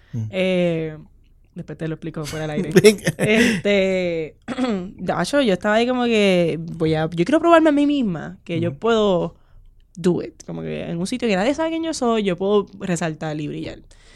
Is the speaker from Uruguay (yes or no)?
no; Puerto Rico; Yo soy de Puerto Rico